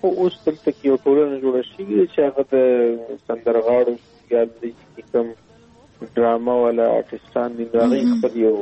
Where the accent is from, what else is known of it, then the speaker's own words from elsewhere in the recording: Khyber, Khyber Pakhtunkhwa, Pakistan; زه د خیبر جنسي یم افریدي یم او پاکستان کې وسیګم